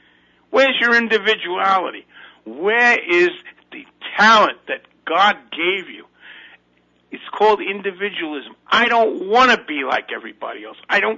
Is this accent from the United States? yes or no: yes; Brooklyn, New York, United States; If I'm wrong, I'm just some jerk from Brooklyn. … from Brooklyn.